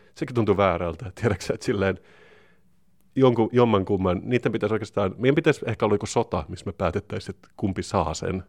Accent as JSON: {"language": "Finnish", "town": "Turku", "region": "Southwest Finland", "country": "Finland", "tie": "born or raised there", "said": "Itse olen kasvanut Turussa, eli melkein saaristossa."}